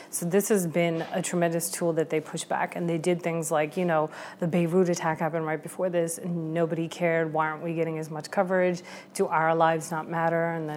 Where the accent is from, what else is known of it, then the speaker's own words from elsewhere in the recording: United States; Right, because as an American, you're more likely to be killed by one of those